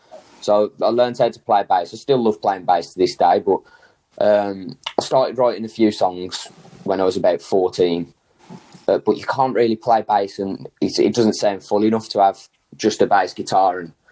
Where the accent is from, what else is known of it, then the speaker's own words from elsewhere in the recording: Walsall, West Midlands, United Kingdom; I'm from Walsall, so not too far out of Birmingham.